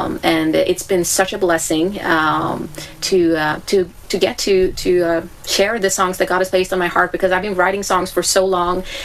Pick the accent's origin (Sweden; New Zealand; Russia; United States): Sweden; I was, yes. Born and raised in Sweden.